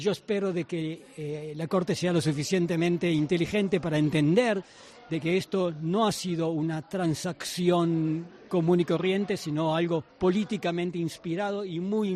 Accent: Israel; yo soy israelí, soy hebreo y orgulloso de ser hebreo.

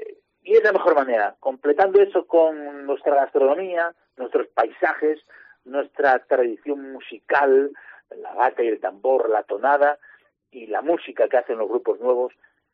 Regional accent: Asturias, Spain; es la mejor manera de saber cómo somos los asturianos.

